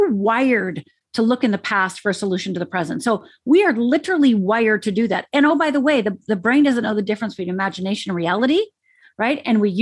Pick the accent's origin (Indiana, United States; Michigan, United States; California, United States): Michigan, United States; I'm from Upper Michigan. I'm finished. We aren't afraid and we don't feel, Michael.